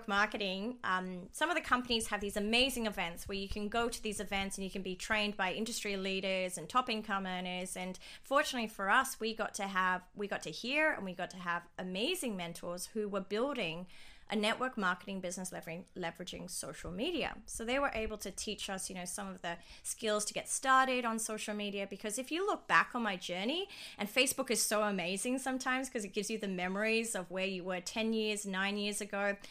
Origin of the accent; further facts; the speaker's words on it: Dubai, United Arab Emirates; moved away as an adult; also born or lived in Sydney, Australia; So I grew up born and raised in Dubai, and once I finished school, I didn't know what I wanted to do, so I just copied my older sister, and she had moved to Australia to study a Bachelor of Business